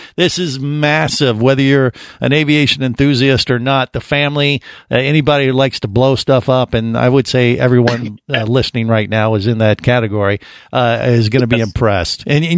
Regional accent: Cincinnati, Ohio, United States; now in Orlando, United States; I mean, I grew up in Cincinnati. We used to have this Labor Day fireworks thing on the Ohio River that was massive every year.

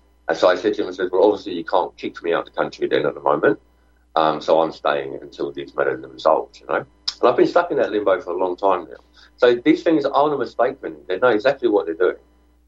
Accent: London, United Kingdom; I'm actually from the UK. I'm from London.

